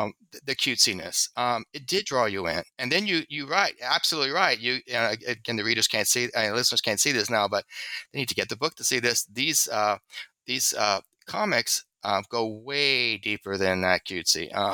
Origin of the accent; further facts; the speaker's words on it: the South, United States; So that's one of the things that, again, because I'm a Southerner, it also maybe I have a prejudice for that accessibility.